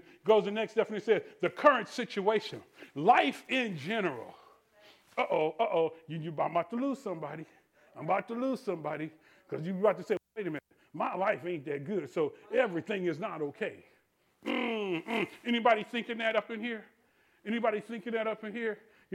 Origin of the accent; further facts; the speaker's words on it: Missouri, United States; I use that phrase, you got to show me, because I'm from Missouri